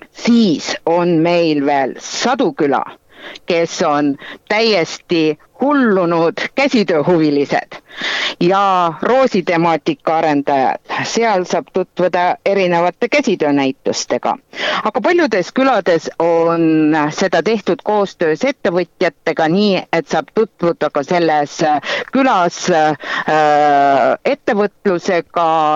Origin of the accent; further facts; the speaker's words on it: Kamari, Jõgeva County, Estonia; esimesena on Kamari, mis on minu kodukoht